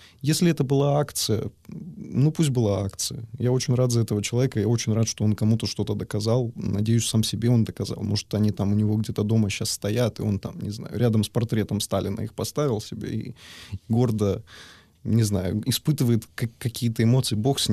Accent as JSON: {"language": "Russian", "town": "Odesa", "region": "Odesa Oblast", "country": "Ukraine", "said": "Я как одессит прекрасно понимаю, что Молдаванка — регион страшно бедный."}